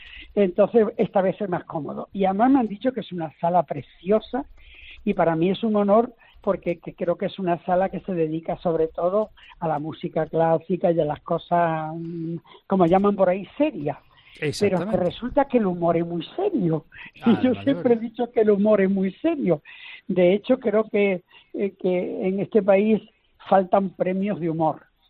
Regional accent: Galicia, Spain; Yo soy gallego

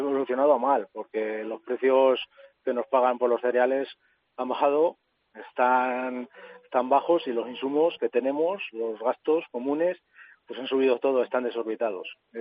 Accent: Castile and León, Spain; Soy de Segovia, de un poblado de Segovia.

